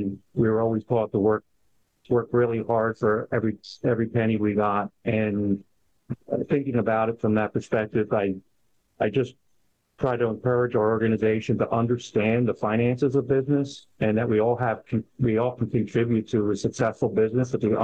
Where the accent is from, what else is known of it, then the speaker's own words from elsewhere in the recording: Philadelphia, Pennsylvania, United States; also born or lived in Delaware County; I grew up in Philadelphia, and then later in life, through grade school in the Delaware County, which is the suburbs of Philadelphia. I'm the oldest of four.